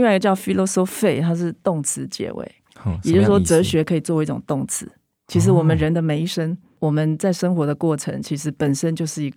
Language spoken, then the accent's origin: Chinese; Taiwan; 我首先是人，然后再来我是女人，再来我是台湾人。